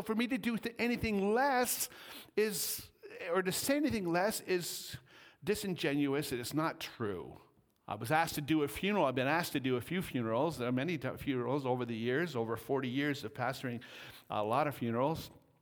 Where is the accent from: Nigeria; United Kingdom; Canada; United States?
Canada; Stettler, Alberta; I was shocked because I'm from Statler and they still have them there.